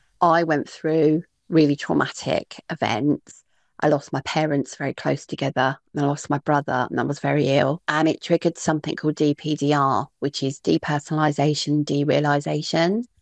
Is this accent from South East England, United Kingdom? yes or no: yes; Whitstable, South East England, United Kingdom; I'm from Whitstable.